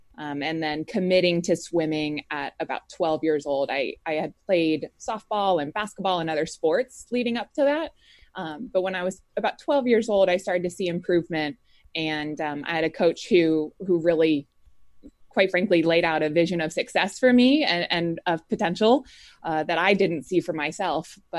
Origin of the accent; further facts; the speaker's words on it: Washington, D.C. area, United States; I grew up in the suburbs with two older siblings, an older sister, older brother, wonderful parents. We were raised in the Catholic faith.